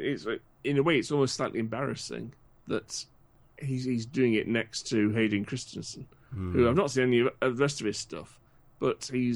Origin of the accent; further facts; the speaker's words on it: United Kingdom; I mean, look, I'm British, you're Australian.